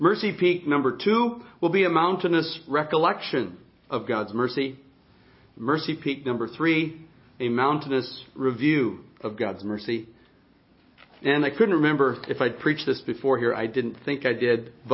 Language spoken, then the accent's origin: English; Colorado, United States; Now, as many of you know, I grew up in Colorado. I don't generally like to talk about myself.